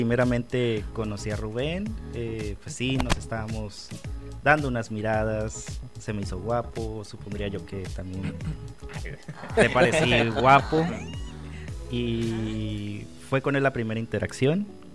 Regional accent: Colombia; Bueno, yo soy de Colombia.

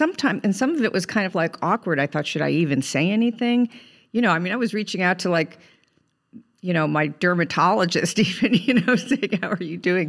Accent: Cleveland, Ohio, United States; also born or lived in New York; now in Los Angeles, United States; At Cleveland, Ohio.

